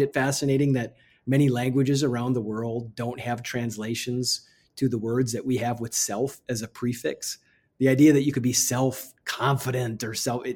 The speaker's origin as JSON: {"language": "English", "town": "Amherst Junction", "region": "Wisconsin", "country": "United States", "tie": "born or raised there", "said": "And I was taught that growing up in Amherst Junction, Wisconsin, because I knew who those folks were."}